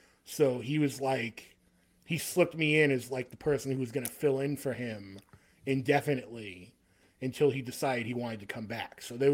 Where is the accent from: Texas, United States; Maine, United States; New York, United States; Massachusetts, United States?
New York, United States; Staten Island; Yeah, we're both from Staten Island.